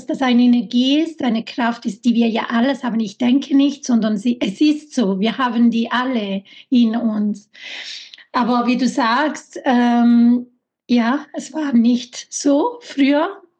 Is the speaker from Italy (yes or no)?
yes; Italy; ich bin Italienerin